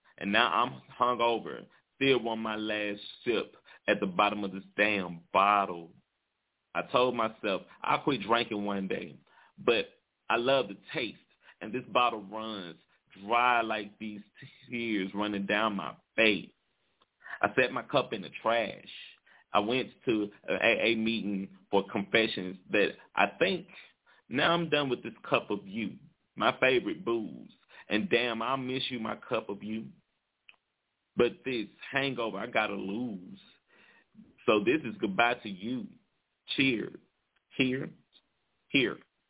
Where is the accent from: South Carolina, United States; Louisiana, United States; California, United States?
Louisiana, United States; Shreveport; Mary is a fellow artist friend of mine here in my hometown, Shreveport, Louisiana.